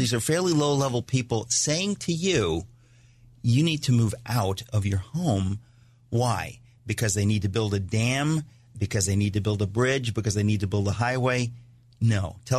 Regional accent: Connecticut, United States; A friend of mine, Mark Joseph, sent me this article about something that happened in my home state of Connecticut.

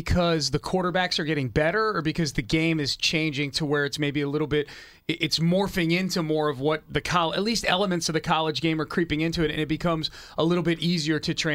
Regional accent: New England, United States; I grew up in New England in the 80s, and I was a Philadelphia 76ers fan.

